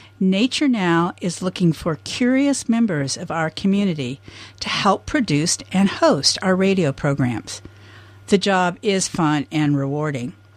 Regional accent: Midwest, United States; But unlike the black-capped chickadee that I grew up with in the Midwest

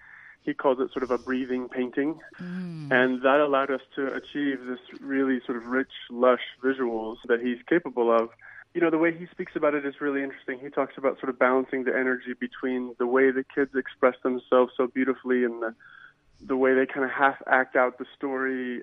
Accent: Eswatini; now in United States; I came to make Swaziland my filmmaking home because it was my home. I grew up in Swaziland. My family still lives there.

